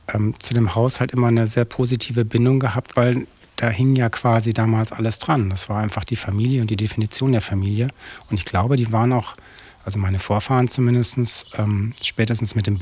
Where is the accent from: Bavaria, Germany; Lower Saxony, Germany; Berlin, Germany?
Bavaria, Germany; Munich; Obwohl ich immer meine Heimat in München gesehen habe und die auch heute noch sehe